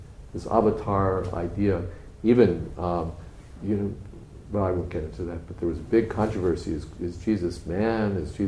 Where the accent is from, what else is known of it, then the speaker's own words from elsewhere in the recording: United States; born there; I was born in America, so I'm an American.